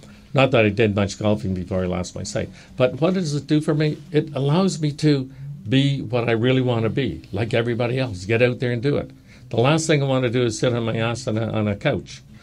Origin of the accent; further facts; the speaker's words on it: Toronto, Ontario, Canada; We come from the Toronto area